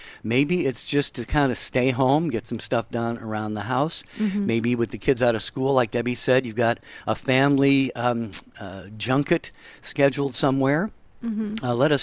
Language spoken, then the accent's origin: English; Seattle, Washington, United States; now in California, United States; My home state, actually, Seattle, my hometown.